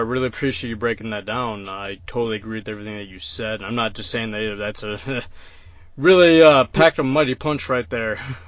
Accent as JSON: {"language": "English", "region": "Michigan", "country": "United States", "said": "I'm from Michigan and I've been down with … since 2003."}